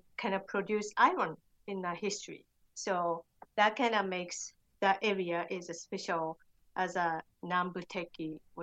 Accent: Japan; English is a second language; now in United States; I'm from Japan.

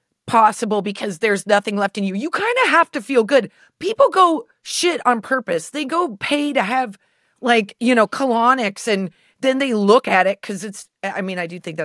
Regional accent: Nebraska, United States; And we're both from Nebraska.

